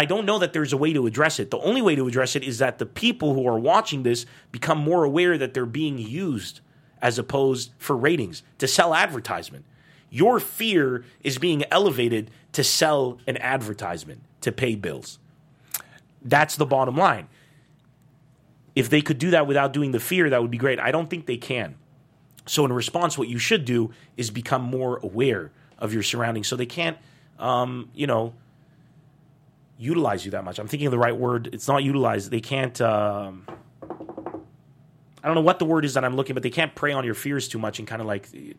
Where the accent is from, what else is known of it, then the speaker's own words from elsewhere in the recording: United States; And I can't, as an American, I can't allow that to happen. And as an Arab, I can't allow that to happen.